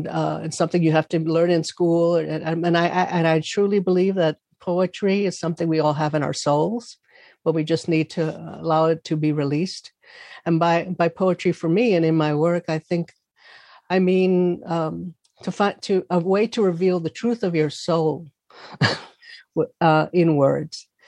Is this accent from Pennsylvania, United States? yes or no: no; South Bronx, New York, United States; because of who I am and where I'm from. I'm from the South Bronx